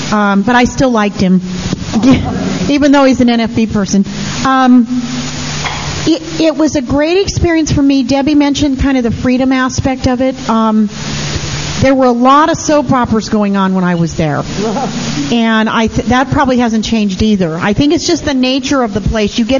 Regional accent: California, United States; And I'm a Bay Area person. I grew up in the Bay Area, and I don't live there anymore, but I love the Bay Area. It's my home.

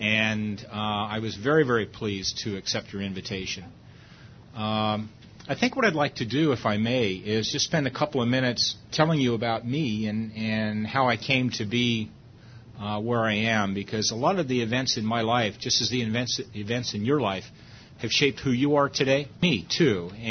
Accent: Pittsburgh, Pennsylvania, United States; born there; also born or lived in Harrisburg; now in California, United States; I didn't grow up, or at least I wasn't born here in California. I was born back in Pennsylvania. My family, we got at least one Pennsylvanianite. My family comes west part of Pennsylvania. I was born actually in Pittsburgh.

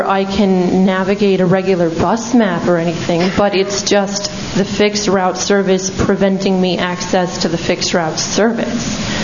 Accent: California, United States; I'm from San Luis Obispo County. I am currently a college student there

